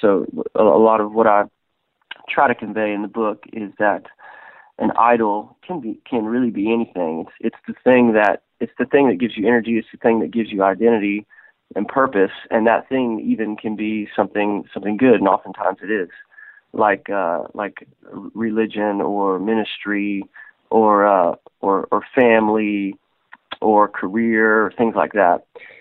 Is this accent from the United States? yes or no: yes; Bible Belt, United States; Basically, I grew up in the Bible Belt. I usually say I grew up in the church, but not in a Christian home.